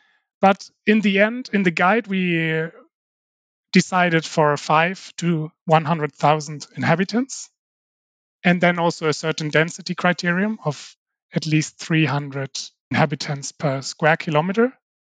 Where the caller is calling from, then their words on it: Malmö, Skåne, Sweden; 35 years. I'm joining from Malmö